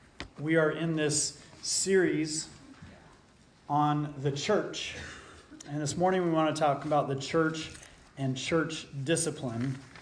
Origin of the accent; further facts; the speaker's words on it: Los Alamos, New Mexico, United States; they asked where I was from, and I said I was originally from Los Alamos, New Mexico